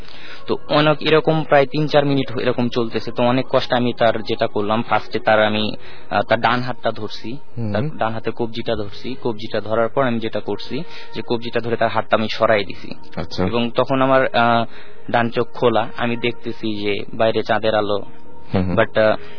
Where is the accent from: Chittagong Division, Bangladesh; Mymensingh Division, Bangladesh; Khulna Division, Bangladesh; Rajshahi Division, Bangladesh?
Rajshahi Division, Bangladesh; Bogura; now in Dhaka, Bangladesh; আমার দেশের বাড়ি বগুড়াতে, বগুড়াতে ধুনট থানায়। তো আমার আব্বু যখন মারা যায় 95 এ, দেন আমরা চলে আসি গ্রামের বাড়ি ছেড়ে, আমরা চলে আসি বগুড়াতে